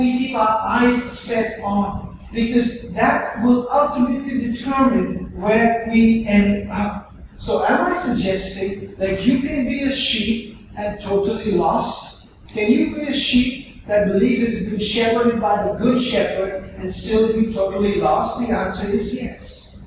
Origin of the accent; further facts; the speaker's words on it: Bangalore, Karnataka, India; Where I grew up in Bangalore, the nearest slaughterhouse was a few blocks away